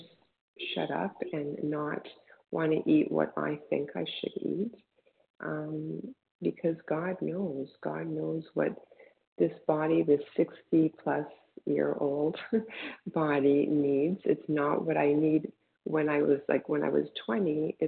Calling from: Toronto, Ontario, Canada; from Toronto.

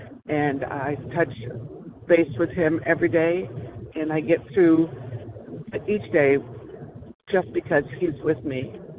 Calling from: Wyoming, United States; I am from Wyoming.

